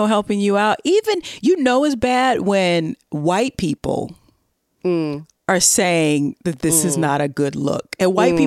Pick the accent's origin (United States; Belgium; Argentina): United States; the South; I'm a Southerner, but I'm not really that into football.